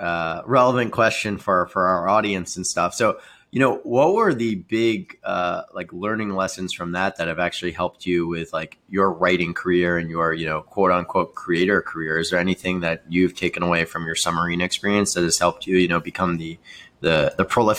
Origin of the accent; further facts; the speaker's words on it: New York, United States; now in Cleveland, United States; I'm from New York originally, but Cleveland's been great and stuff